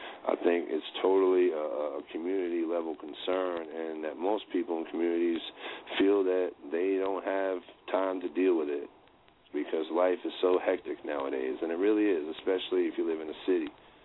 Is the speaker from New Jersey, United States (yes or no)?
yes; New Jersey, United States; also born or lived in Florida; now in New Hampshire, United States; I watched on the news here up in New Hampshire, where I stay now. I did some time in Florida, but I'm from New Jersey.